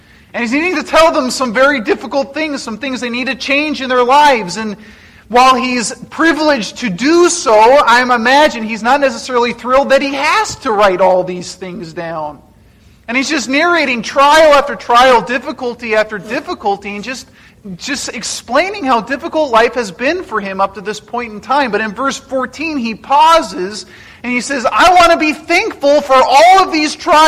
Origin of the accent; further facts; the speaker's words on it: Colorado, United States; I grew up in Western Colorado, and I was a homeschool kid growing up.